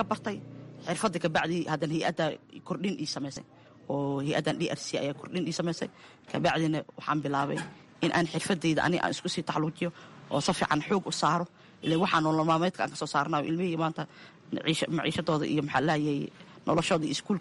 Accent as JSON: {"language": "Somali", "town": "Mogadishu", "region": "Banaadir", "country": "Somalia", "tie": "born or raised there", "moved": "yes", "said": "Aniga waxaan kasoo qaxay Xamar, waxaan ku dhashay degmada Shibis yaqshidna ku soo barbaaray"}